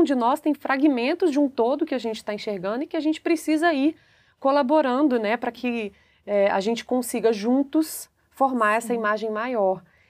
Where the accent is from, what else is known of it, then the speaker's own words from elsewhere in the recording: Brazil; born there; Por que eu nasci no Brasil?